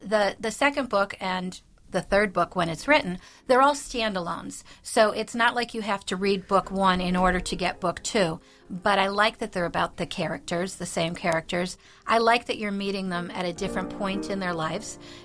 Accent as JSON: {"language": "English", "town": "Scranton", "region": "Pennsylvania", "country": "United States", "tie": "born or raised there", "said": "I've lived in Scranton my whole life. Lived in the Poconos for a little while as a teacher, but I'm from Scranton. I love Scranton"}